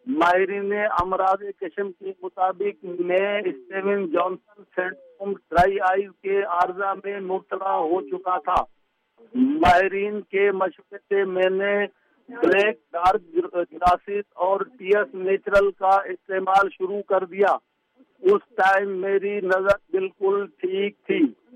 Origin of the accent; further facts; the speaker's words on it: Sindh, Pakistan; میں ضلع نواب شاہ کے چھوٹے سے گاؤں میں 1962 کو پیدا ہوا. مڈل کرنے کے بعد مجھے اپنے گاؤں سے 3 کلومیٹر دور دوسرے گاؤں میں میٹرک کرنے کے لیے آنا جانا پڑتا تھا.